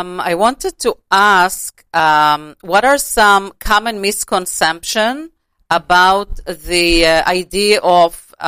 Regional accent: Jerusalem, Jerusalem District, Israel; By the way, I was born and raised in Jerusalem, so spirituality was all you know, around me all the time

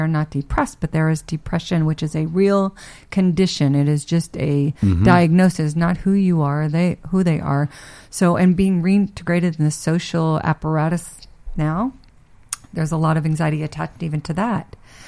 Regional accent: Texas, United States; That's a very good point because I grew up in Texas.

